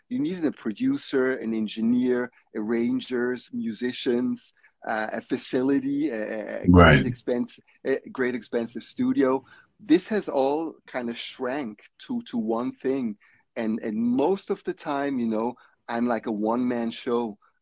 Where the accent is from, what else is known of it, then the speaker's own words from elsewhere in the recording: Switzerland; growing up in Switzerland, I built my little spaceship